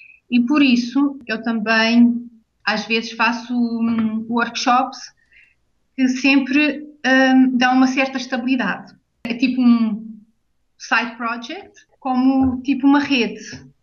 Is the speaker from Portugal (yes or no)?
yes; Azores, Portugal; now in Germany; É bastante frio no inverno, isso faz-me um bocadinho de confusão às vezes, sendo açoriana